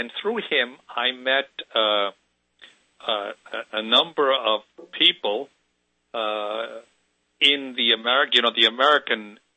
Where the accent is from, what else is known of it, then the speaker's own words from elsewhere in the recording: Zurich, Switzerland; I was brought up in Switzerland.